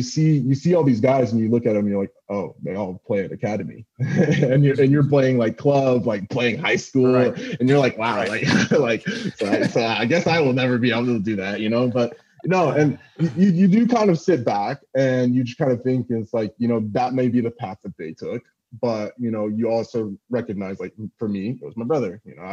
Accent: Oklahoma, United States; Cause for me, I'm from Oklahoma, so there's no academy, there's no DA, there's nothing, none of that.

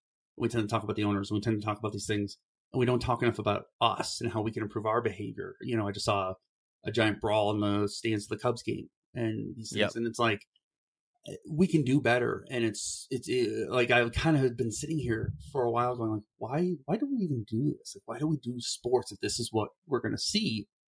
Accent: Cleveland, Ohio, United States; for those who don't know, I'm from Cleveland. I'm a big Guardians fan

